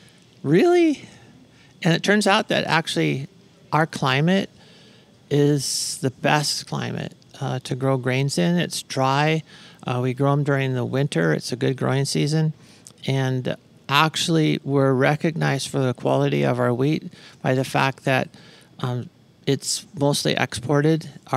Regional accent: Arizona, United States; He goes, where are you from? I go, from Arizona.

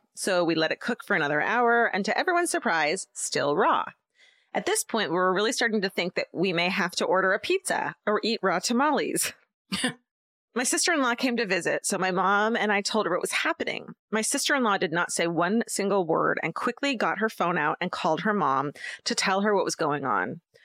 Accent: Mexico; well, I'm not Filipino, but I'm a Mexican, so this will just have to do.

